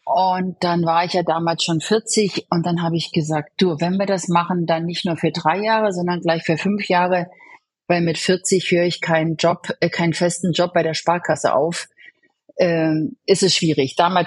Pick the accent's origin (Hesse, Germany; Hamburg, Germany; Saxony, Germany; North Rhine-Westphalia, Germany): Saxony, Germany; Hoyerswerda; Aufgewachsen bin ich in der Lausitz und das ist zwischen also Dresden, Cottbus, der Ort heißt Hoyerswerda.